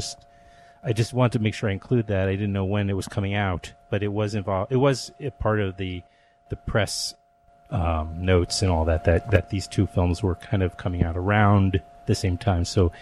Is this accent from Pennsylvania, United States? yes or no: no; New York, United States; And I know growing up in New York, I saw a number of his plays in, you know, as a young adult.